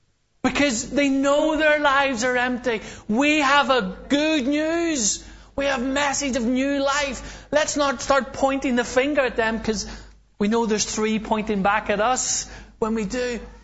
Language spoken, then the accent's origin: English; Belfast, Northern Ireland, United Kingdom; As a Protestant brought up in Belfast